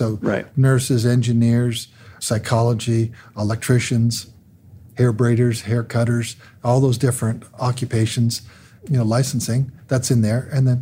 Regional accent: Sinking Spring, Pennsylvania, United States; also born or lived in Philadelphia; So I ended up in a little town called Sinking Spring, Pennsylvania, about 70 miles outside of Philadelphia.

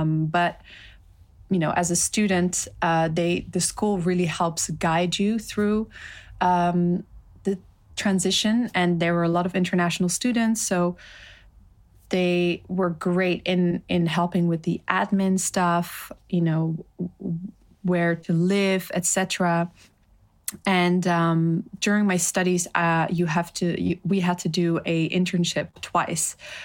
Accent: Amsterdam, North Holland, Netherlands; So I was born and raised in Amsterdam with my three brothers.

